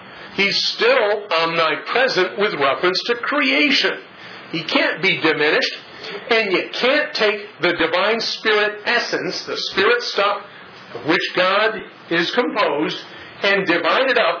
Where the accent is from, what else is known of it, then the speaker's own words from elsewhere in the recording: California, United States; And so I'm from California, and it's a dry heat, okay?